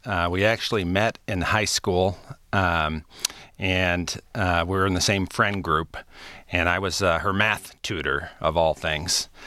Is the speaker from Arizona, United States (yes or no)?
no; Ann Arbor, Michigan, United States; I grew up in Ann Arbor, Michigan. I'm the fourth of five children